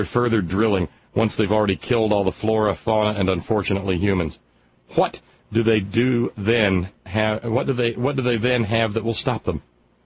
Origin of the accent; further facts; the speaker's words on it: Florida, United States; I was brought up in Northwest Florida with weekly visits to the coast most of my life.